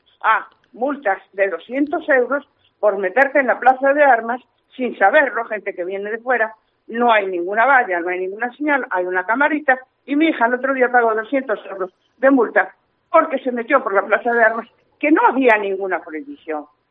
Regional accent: Ferrol, Galicia, Spain; Toda cuanta manifestación hubo para que Ferrol fuese lo que queremos los ferrolanos, yo fui.

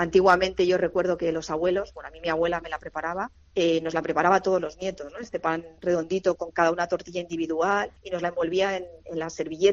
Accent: Villalba, Spain; Yo soy de Villalba de toda la vida

